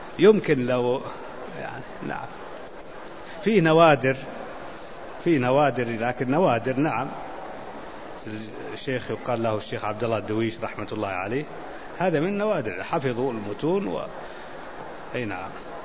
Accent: Najd, Saudi Arabia; فيقولون هذا طويق جبل عندنا في نجد

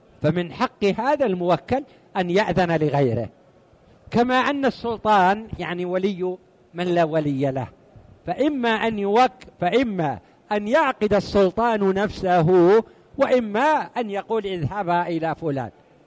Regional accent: Mecca, Makkah Province, Saudi Arabia; وعاشت عندنا في مكة

